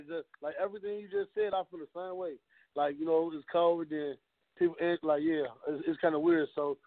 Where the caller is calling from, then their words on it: Chicago, Illinois, United States; I'm from Chicago right now. Coming through showing my love.